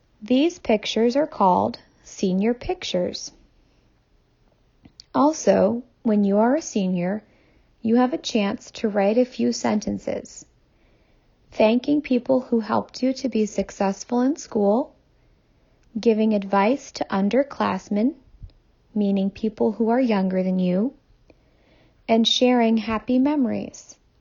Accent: Maine, United States; I am from Maine in the United States of America.

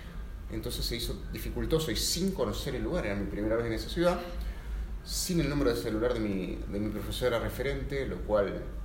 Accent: Argentina; now in France; de Argentina.

